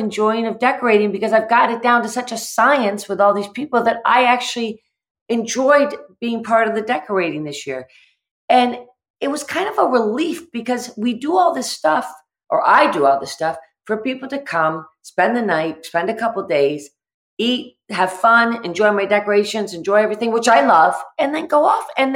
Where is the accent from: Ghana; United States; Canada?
United States; Massachusetts; I grew up in the Berkshires and my great grandfather helped to build Bluestone Manor. He was one of the masons and we're like deep-seated in the Berkshires.